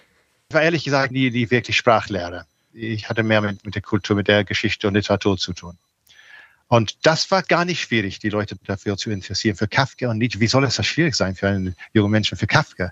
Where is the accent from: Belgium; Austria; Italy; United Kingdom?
United Kingdom; England; German is a second language; was mir als Engländer ganz fremd war